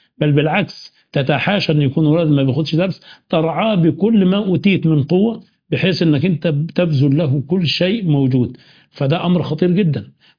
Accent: Upper Egypt, Egypt; اعرف مدرسين عندنا في الصعيد

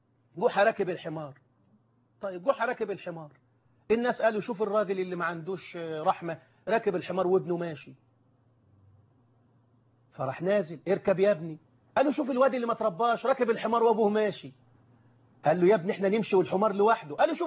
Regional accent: Egypt; اللهم احفظ بلدنا مصر

